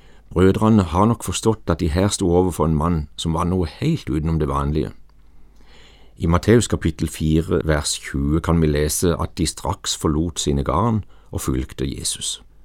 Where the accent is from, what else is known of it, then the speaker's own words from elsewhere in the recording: Flekkerøy, Agder, Norway; Jeg vokste opp på Flekkerøy ut forbi Kristiansand, og jeg lærte tidlig å sette pris på sjølivets gleder.